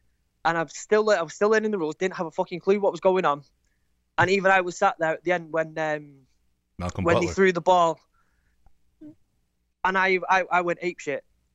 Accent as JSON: {"language": "English", "town": "Manchester", "region": "North West England", "country": "United Kingdom", "said": "Well, I'm from Manchester."}